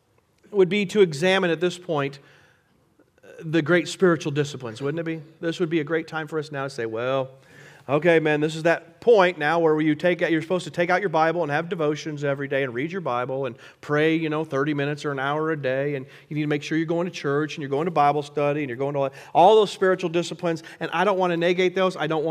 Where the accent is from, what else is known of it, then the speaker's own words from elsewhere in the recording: Colorado, United States; now in Kansas, United States; I'm from Colorado. That's where God lives.